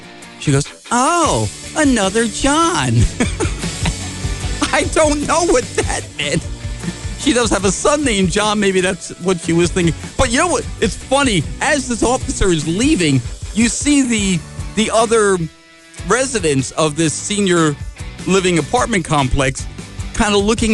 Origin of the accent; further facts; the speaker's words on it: New Jersey, United States; You know, of course, I'm from New Jersey originally, and she's 92 years old, still sharp as anything.